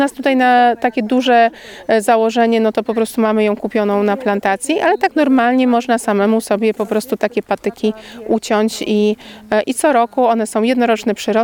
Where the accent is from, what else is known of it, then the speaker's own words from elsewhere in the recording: Masovian Voivodeship, Poland; Ja pochodzę z Mazowsza.